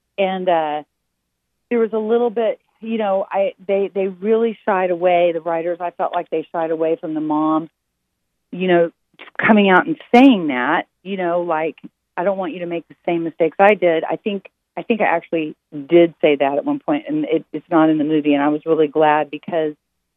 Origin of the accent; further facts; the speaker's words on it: Dallas, Texas, United States; We're both from Dallas, and we had a lot of really funny stories for each other